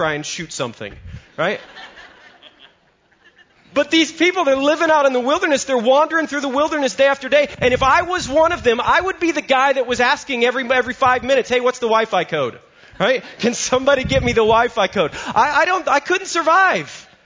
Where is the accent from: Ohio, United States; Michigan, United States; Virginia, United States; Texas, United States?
Ohio, United States; Englewood; also born or lived in Dayton; I grew up in Ohio. So I grew up in Dayton. I'm a Dayton Christian grad. I grew up in Englewood